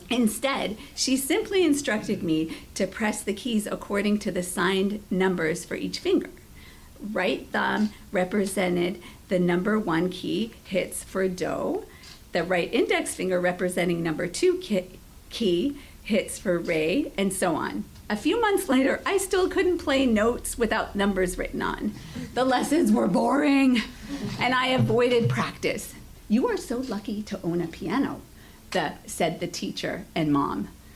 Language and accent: English; Seoul, South Korea; I grew up in Seoul, South Korea, with my self-made physician parents.